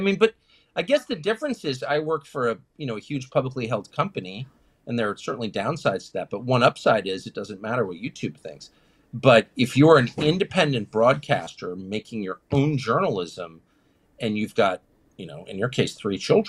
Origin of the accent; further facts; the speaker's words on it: Washington, United States; Of course, I'm from Washington, so I have been interested in it.